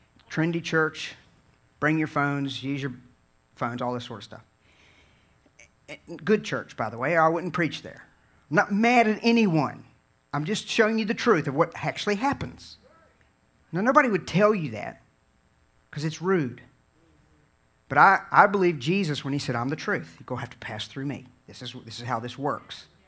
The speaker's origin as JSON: {"language": "English", "region": "Virginia", "country": "United States", "said": "I'm telling everybody we're from Virginia"}